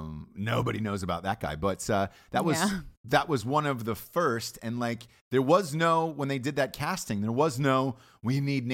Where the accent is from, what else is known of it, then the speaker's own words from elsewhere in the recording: Atlanta, Georgia, United States; But I grew up in Atlanta.